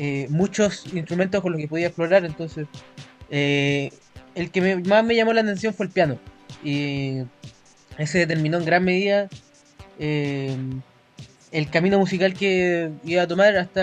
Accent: Limache, Valparaíso, Chile; also born or lived in Santiago; ahora mismo vivo en Limache. Estuve un tiempo viviendo en Santiago, pero originalmente soy de Limache

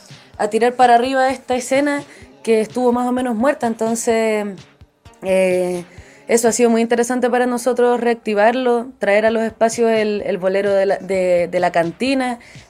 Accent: Punta Arenas, Magallanes, Chile; moved away; also born or lived in Santiago; Yo soy de Punta Arenas, soy del sur, y me relacionaba con el folclore de allá. Y cuando llegué a Santiago, empecé a conocer otra música latinoamericana

